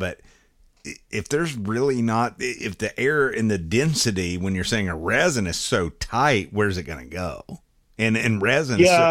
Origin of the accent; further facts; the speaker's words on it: the South, United States; especially being a southerner, if you can't tell from my accent.